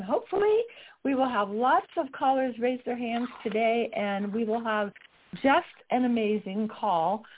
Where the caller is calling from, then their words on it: Utah, United States; I'm calling from Utah, and we all of a sudden, spring just hit.